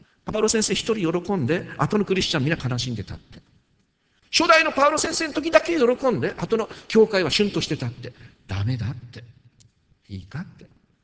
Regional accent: Tohoku, Japan; 皆さん、私は東北ですからね

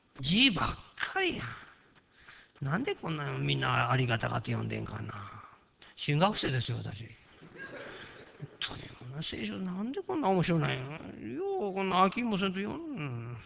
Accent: Kyushu, Japan; なんか九州、よう会ってたんです、私、九州人。

